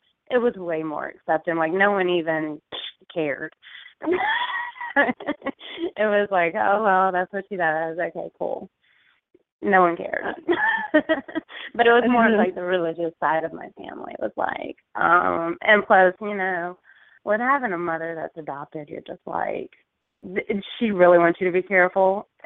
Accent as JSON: {"language": "English", "region": "North Carolina", "country": "United States", "said": "Yes, I'm from North Carolina. My grandfather is a Baptist minister, or was."}